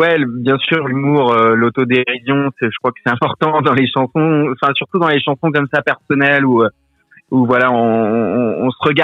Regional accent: Paris, Île-de-France, France; moi j'ai grandi à Paris et puis je suis descendu de Paris

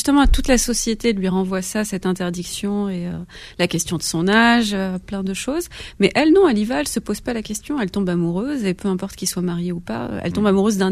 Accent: Algeria; moved away as an adult; now in France; J'ai grandi en Algérie, j'ai grandi en Algérie, je l'ai quittée pour mes études, donc je suis arrivée en France vers 18 ans.

